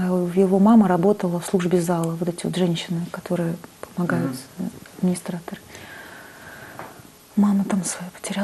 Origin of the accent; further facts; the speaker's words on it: Moscow, Russia; такую гордость за то, что я москвичка